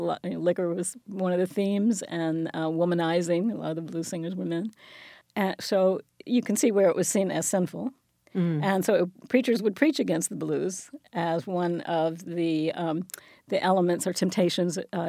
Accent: Florida, United States; I grew up in the South, in Florida, which is, you know, but it was the southern part

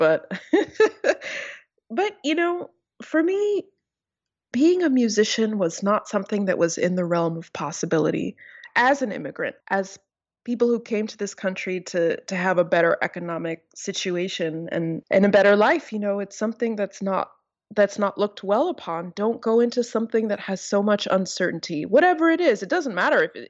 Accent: Iowa, United States; first language Amharic; English is a second language; We spoke Amharic in the household, which was my first language. And then when we went to school, starting in Iowa, that started to kind of fade away.

